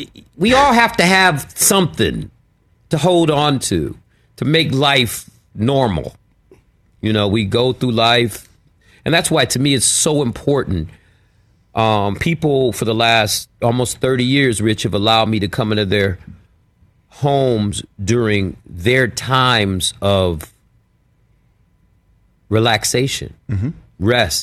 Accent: Detroit, Michigan, United States; In Detroit. Yes. My father, some of the greatest memories I had as a young kid was playing my Little League football game for the West Side Cubs.

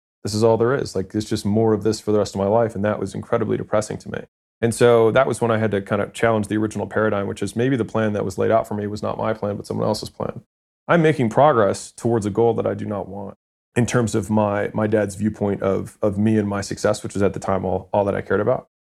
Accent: Baltimore, Maryland, United States; I didn't know anyone because I was in California. I'm from Baltimore. So I knew no one.

